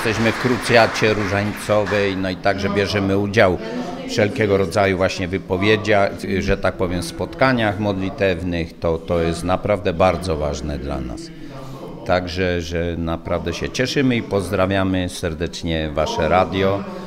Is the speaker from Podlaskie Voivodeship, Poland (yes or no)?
no; Nowy Targ, Lesser Poland, Poland; No górole z Nowego Targu, z Płoć Samyczkich, Tater.